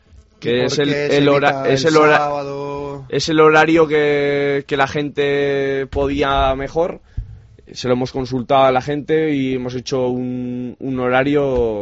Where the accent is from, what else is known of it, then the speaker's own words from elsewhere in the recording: Zaragoza, Aragon, Spain; now in Salamanca, Spain; yo soy de Zaragoza y en el fútbol indoor ahí está triunfando bastante.